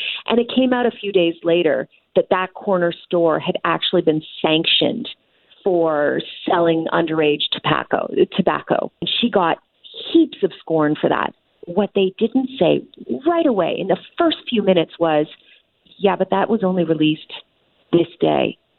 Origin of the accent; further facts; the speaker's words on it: Quebec, Canada; And I grew up in Quebec.